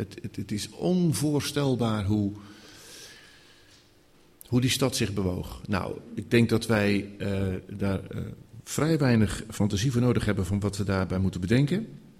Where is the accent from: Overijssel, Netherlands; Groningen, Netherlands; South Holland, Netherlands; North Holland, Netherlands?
South Holland, Netherlands; Katwijk; born there; ik ben in Katwijk geboren